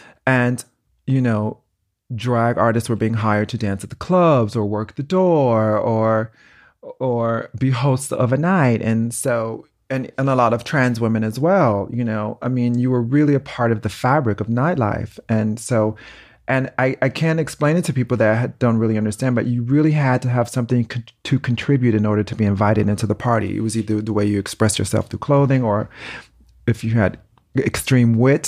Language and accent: English; New York, United States; also born or lived in Chicago, United States; I always say I was born in Chicago, but grew up in New York. Because that's where I really became into myself.